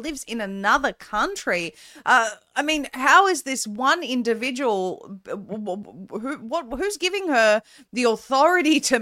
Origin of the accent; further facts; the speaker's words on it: Australia; As an Australian